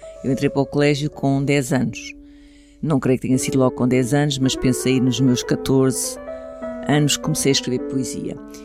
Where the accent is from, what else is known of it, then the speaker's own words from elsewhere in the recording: Lisbon, Portugal; also born or lived in Algés; Eu nasci em Lisboa e nasci no ano de 54.